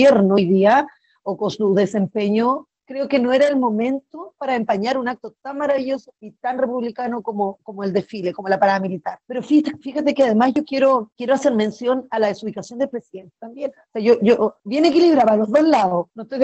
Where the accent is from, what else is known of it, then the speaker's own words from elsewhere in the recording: Chile; donde nosotros, ¿cierto?, celebramos del ejército como chilenos